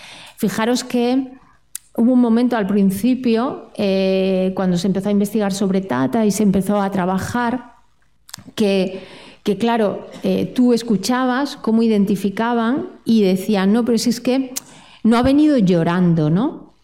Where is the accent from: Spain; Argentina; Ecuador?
Spain; El Ejido, Andalusia; con la gente de mi pueblo, que un día está tan normal con sus hijos, hijas e hijes y al día siguiente sale a matar a gente, ¿no? Nadie ha investigado eso, ¿no? Porque claro, la gente de Lejido